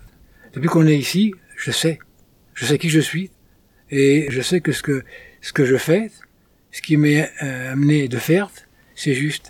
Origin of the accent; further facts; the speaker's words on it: Argenteuil, Île-de-France, France; born there; moved away as an adult; also born or lived in Ariège; je viens alors physiquement d'Île-de-France, à côté de Paris, je suis né à Argenteuil, après, et énergétiquement, je pense que je viens d'ailleurs